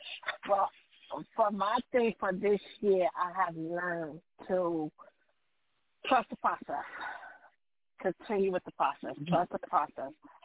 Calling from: Delaware, United States; I'm calling from Delaware.

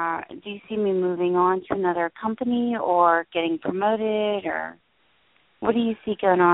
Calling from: New Jersey, United States; in New Jersey.

